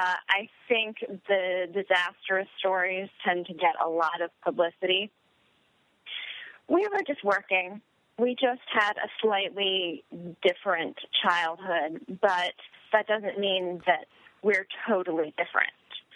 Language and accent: English; Hollywood, California, United States; So it chronicles my life growing up in Hollywood